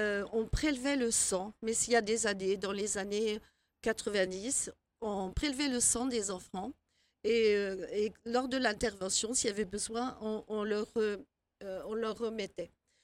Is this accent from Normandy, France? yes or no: yes; Normandy, France; Moi, je suis normande, oui.